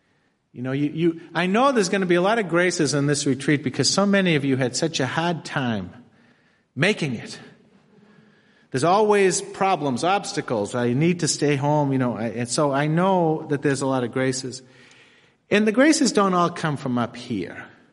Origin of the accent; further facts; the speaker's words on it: Woburn, Massachusetts, United States; I'm a priest of the Archdiocese of Boston, which I'm sure is no surprise to you hearing. I grew up in Woburn, Massachusetts.